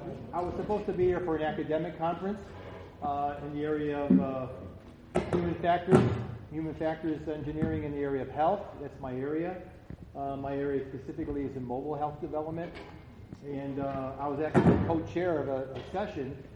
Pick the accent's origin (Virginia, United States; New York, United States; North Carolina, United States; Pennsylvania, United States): New York, United States; I'm originally from New York.